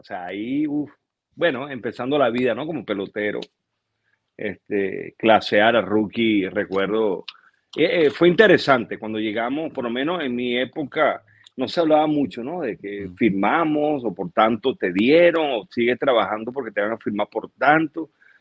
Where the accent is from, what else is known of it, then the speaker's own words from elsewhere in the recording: San Félix, Bolívar, Venezuela; ahí en San Félix, donde yo nací, me crié e inclusive empecé mis pasos jugando pelota allá, yo era magallanero, porque en Oriente era magallanero